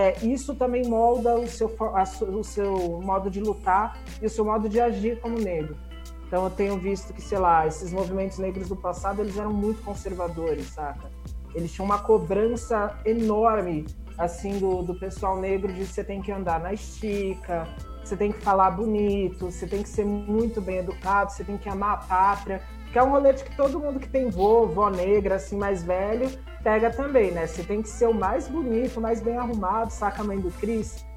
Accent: Diadema, São Paulo, Brazil; now in São Paulo, Brazil; Eu sou de Diadema, eu me mudei recentemente, na verdade, já estou com saudade dessas belas ruas calorosas, né? Agora eu tô aqui em São Paulo

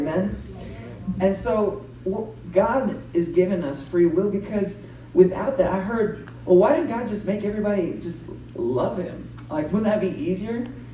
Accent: Nashville, Tennessee, United States; I am from Nashville, Tennessee, and we are part of the Kingdom Movement.

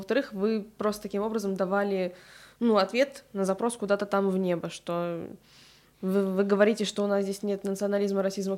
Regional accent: Moscow, Russia; я коренная москвичка.

